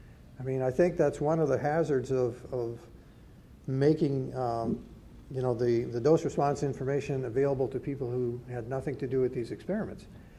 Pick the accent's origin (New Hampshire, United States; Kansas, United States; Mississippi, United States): New Hampshire, United States; I come from New Hampshire. Sometimes I say data.